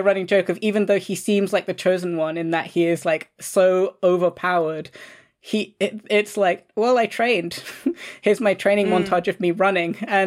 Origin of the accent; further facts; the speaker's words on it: London, United Kingdom; I grew up in London